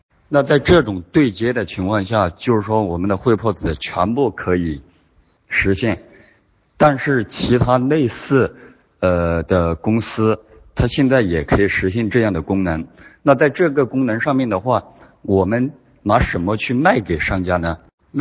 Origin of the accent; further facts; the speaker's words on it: Yichang, Hubei, China; 我是来自金河系统的，来自湖北宜昌。